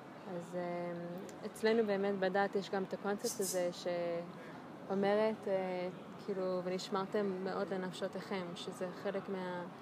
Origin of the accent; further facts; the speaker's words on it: United States; also born or lived in Israel; כי אני גם אמריקאית, ואמריקאית ישראלית כזאת, אז כשאני בארץ אני אמריקאית, וכשאני בחול אני ישראלית, אז כאילו לא, אף פעם לא 100%, וגם בגלל שאני דתייה ואני בת 30